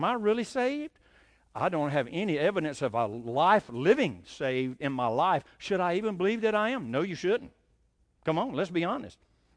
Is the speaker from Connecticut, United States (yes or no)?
no; Georgia, United States; I'm from Georgia, thank the Lord. I'm not from Texas. I don't want to be from Texas. I was in Texas, but I didn't want to stay there.